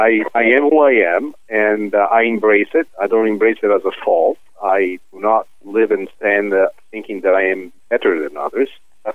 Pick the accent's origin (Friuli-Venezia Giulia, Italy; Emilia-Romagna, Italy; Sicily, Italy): Sicily, Italy; Palermo; I was born and raised in Palermo, Sicily, but my mother's family is from Veneto, Venice, town nearby Rovigo. So I, by Italian standards, I'm a mixed breed.